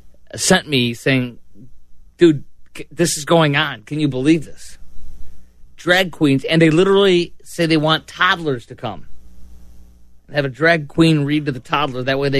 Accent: Illinois, United States; as a kid growing up in Illinois

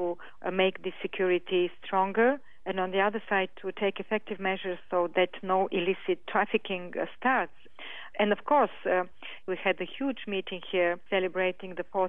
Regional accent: Bulgaria; I come from the Balkans. I'm Bulgarian. This is my country of origin.

